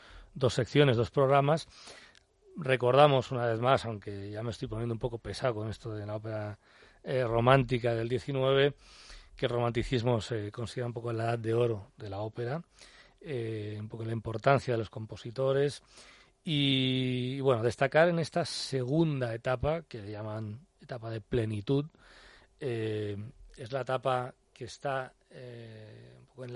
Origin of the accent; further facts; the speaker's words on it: Bilbao, Basque Country, Spain; now in Madrid, Spain; Nosotros aparecimos en Madrid en el año 86, somos de Bilbao, originalmente de Bilbao, vinimos a Madrid.